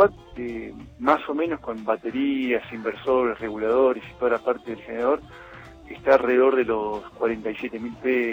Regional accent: Córdoba, Argentina; born there; now in Cholila, Argentina; No, yo nací en Córdoba y vivo hace 36 años en la Patagonia.

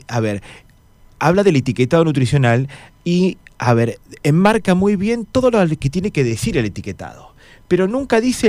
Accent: Argentina; nosotros, como buenos argentinos, abusamos.

